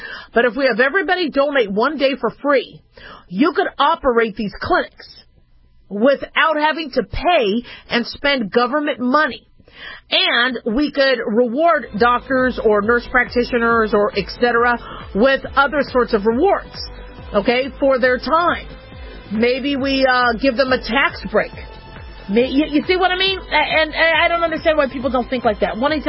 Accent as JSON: {"language": "English", "region": "Nevada", "country": "United States", "said": "See, Nevadans is easy. I'm from Nevada. We're a Nevadan."}